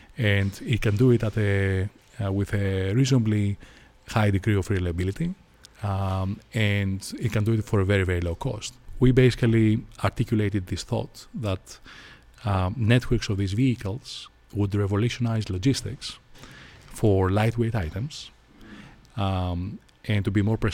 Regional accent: Athens, Attica, Greece; I grew up in Greece, in Athens

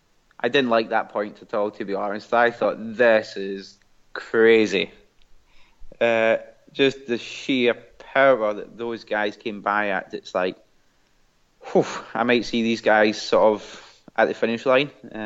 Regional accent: Scotland, United Kingdom; accent: Scottish; Even with my Scottish accent, he understood the message

